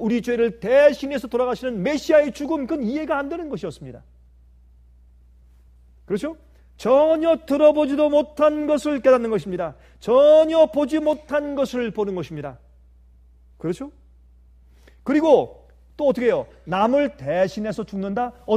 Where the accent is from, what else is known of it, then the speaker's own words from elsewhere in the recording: South Korea; 여러분 우리는 한국 사람들입니다.